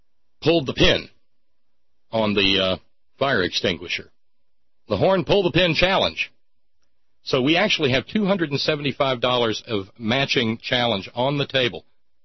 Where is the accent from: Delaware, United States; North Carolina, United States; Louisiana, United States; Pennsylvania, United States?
Louisiana, United States; New Orleans; moved away as an adult; now in Washington, United States; I'm from the South. I'm from New Orleans. I've seen the worst of it.